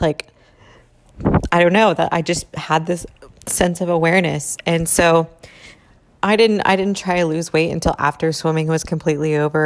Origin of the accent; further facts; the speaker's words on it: Fort Gibson, Oklahoma, United States; I don't really keep up with anyone from my hometown, though, just because that's just not, like, there's no, really no value there for me anymore, other than that's where I grew up.